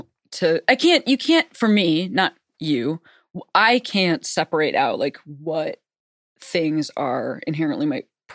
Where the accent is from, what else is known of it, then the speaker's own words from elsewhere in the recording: Illinois, United States; I was raised outside Chicago.